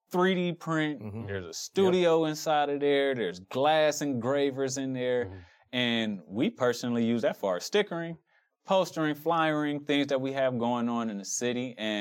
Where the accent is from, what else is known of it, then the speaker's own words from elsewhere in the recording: Cleveland, Ohio, United States; born there; I was born in Cleveland. Then I came here to UC.